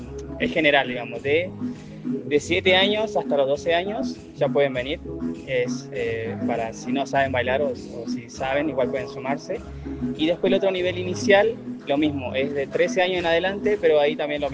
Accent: Perico, Jujuy, Argentina; y yo vivo acá desde que nací, yo nací acá en Perico.

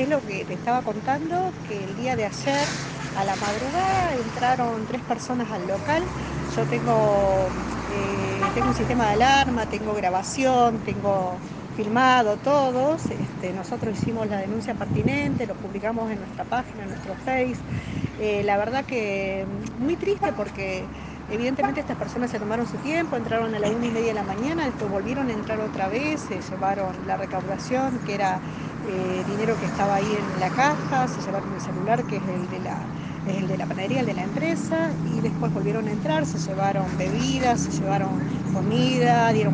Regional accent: Pampa Blanca, Jujuy, Argentina; Nosotros no somos de ese lugar, somos de Pampa Blanca, claro, pero tenemos ese local ahí

